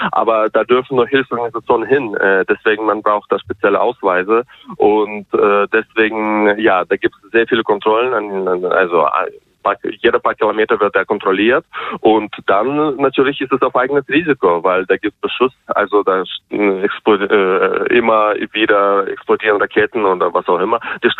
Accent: Germany; weil ich komme ja selber aus Deutschland und ja, wenn es weiter so geht, dann gelte ich hier bald als Feind

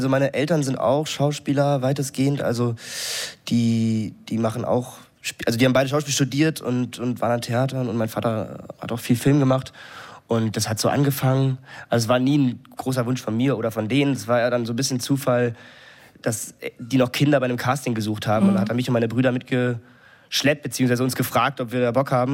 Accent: Berlin, Germany; Ich bin aus Berlin und ich habe wirklich, also das klingt jetzt auch gemein, aber in Berlin ist es nicht so schwer, Lehrer zu werden.

